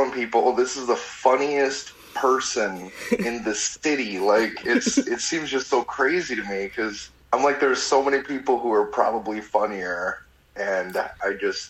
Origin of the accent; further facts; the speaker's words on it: Lafarge, Wisconsin, United States; now in Portland, United States; I'm from a town called Lafarge, Wisconsin.